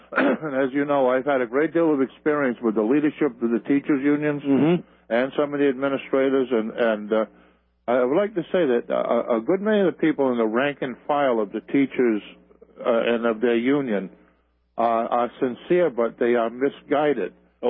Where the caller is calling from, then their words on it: Rhode Island, United States; I'm from Rhode Island. I've been following your conversation.